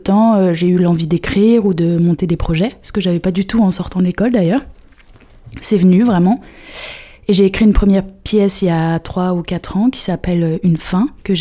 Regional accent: Trappes, Île-de-France, France; now in Paris, France; moi, j'habite à Paris, et ma famille n'est plus à Trappes. Elle est partie. Mais c'est là où j'ai grandi, c'est là où j'ai travaillé, où je travaille encore

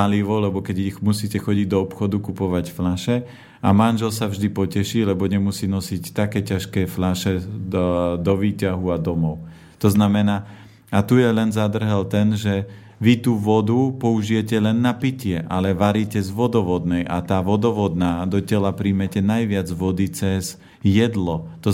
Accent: Žilina Region, Slovakia; ja pochádzam z Oravy

